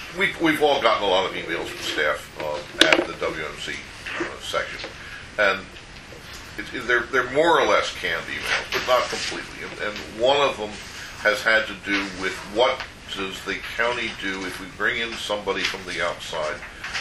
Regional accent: Ossining, New York, United States; I'm from Ossining, where we have a small New York State prison

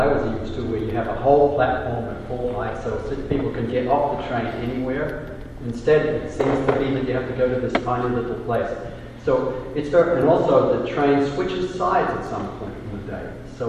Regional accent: Sydney, New South Wales, Australia; I remember when I grew up in Sydney, and Sydney has a really great rail system.

